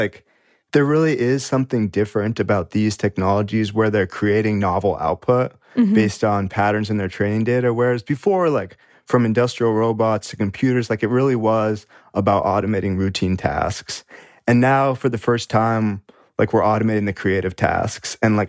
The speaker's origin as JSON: {"language": "English", "region": "California", "country": "United States", "said": "So I went to undergrad in Minnesota, and mm-hmm. for background, I'm from California."}